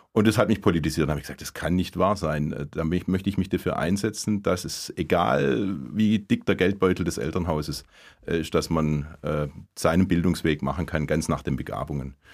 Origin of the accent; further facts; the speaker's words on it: Abstatt, Baden-Württemberg, Germany; Ich war in meinem Heimatort ganz fest verwurzelt. Ich bin auch während dem Studium nicht weggezogen. Ich bin in Abstatt wohnen geblieben und nach Stuttgart und Esslingen gependelt. Und da an diesem zugegebenermaßen kleinen Ort, 4.500 Einwohner